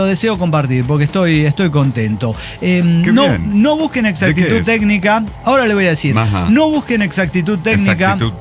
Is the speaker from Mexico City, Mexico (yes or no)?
yes; Mexico City, Mexico; Somos de Ciudad de México